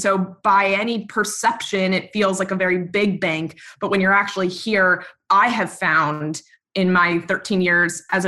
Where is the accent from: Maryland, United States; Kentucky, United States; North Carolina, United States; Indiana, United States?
Maryland, United States; Baltimore; One is that I'm from Baltimore and you went to Hopkins.